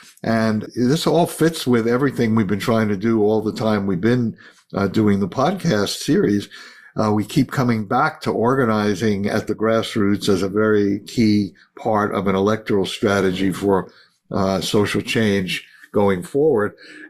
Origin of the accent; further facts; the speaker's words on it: Brooklyn, New York, United States; I grew up when Fiorello LaGuardia was mayor, and in the midst of the high point, that's what I was born into in Brooklyn back in the 40s.